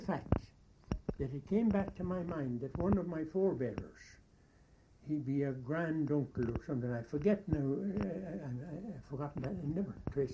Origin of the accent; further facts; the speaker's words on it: County Cavan, Ireland; I come from Cavan.